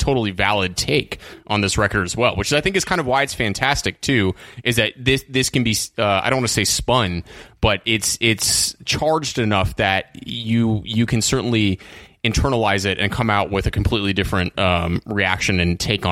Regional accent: California, United States; now in New Orleans, United States; Being from Northern For California, sure.

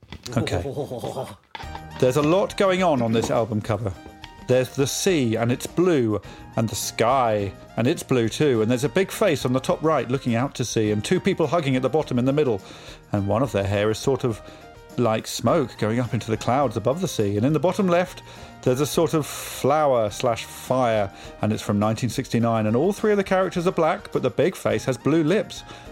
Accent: United States; I was born on August the 14th, and I am an American.

